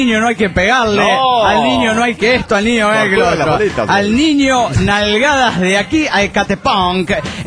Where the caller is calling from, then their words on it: Everett, Washington, United States; de Everett, Washington.